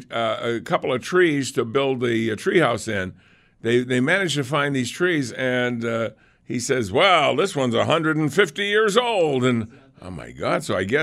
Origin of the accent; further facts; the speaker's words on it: Lunenburg, Massachusetts, United States; You know where he built one? In Lunenburg, Massachusetts.